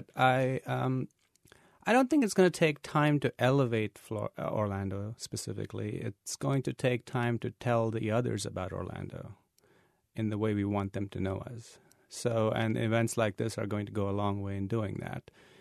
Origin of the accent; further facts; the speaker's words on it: India; now in DeLand, United States; I practiced what I knew growing up in India, where you went to the market every day and you bought produce for just that day.